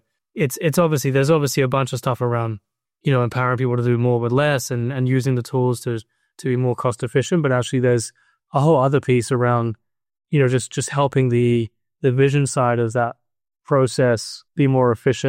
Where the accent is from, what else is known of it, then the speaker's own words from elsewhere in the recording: New Zealand; growing up in New Zealand